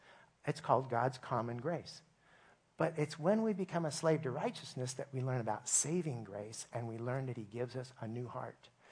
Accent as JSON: {"language": "English", "region": "Oregon", "country": "United States", "said": "I felt like a slug some days because I was from Oregon, and we knew about slugs."}